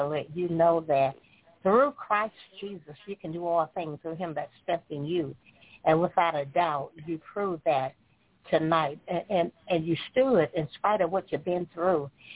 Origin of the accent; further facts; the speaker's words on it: Tallahassee, Florida, United States; from Tallahassee, Florida